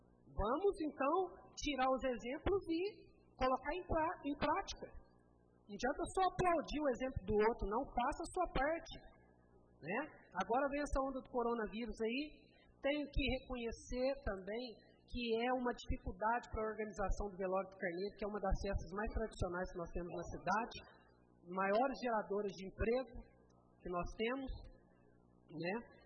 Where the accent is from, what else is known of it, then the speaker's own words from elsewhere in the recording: Brazil; eu estou falando brasileiro, eu sou brasileiro, nós somos relaxados mesmo.